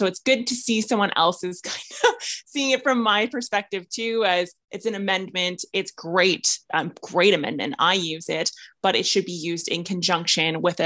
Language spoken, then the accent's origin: English; Saskatchewan, Canada; I'm from Saskatchewan. We have zero French here.